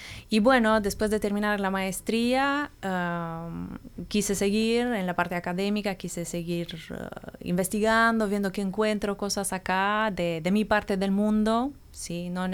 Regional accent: Romania; now in Uruguay; Bien, yo soy rumana, uh-huh. Vivo en Uruguay desde 6 años y medio.

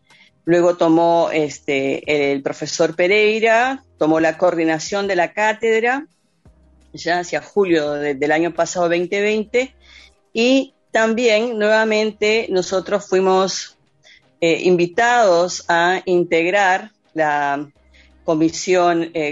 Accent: Peru; moved away as an adult; now in Uruguay; digo que soy una migrante por amor. Yo migré al Uruguay el 2 de mayo del año 99

